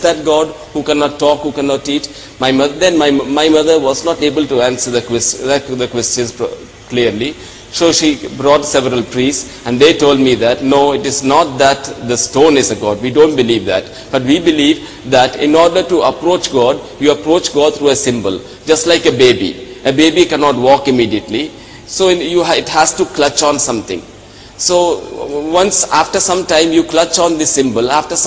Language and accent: English; United Kingdom; born there; I was born in the United Kingdom in 1966. Both of my parents were doctors and they were Hindus. In the atmosphere in England, we were not very religious.